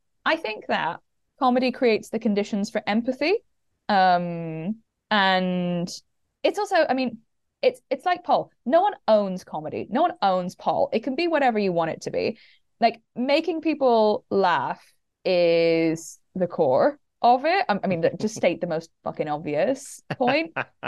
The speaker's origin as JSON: {"language": "English", "country": "Belgium", "said": "it's because I'm from Belgium and like, you know, I grew up speaking French and English."}